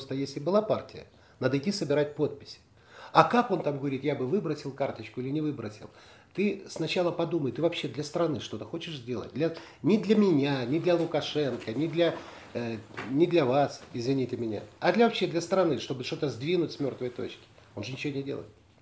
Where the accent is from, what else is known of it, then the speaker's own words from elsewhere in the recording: Belarus; конечно, я же белорус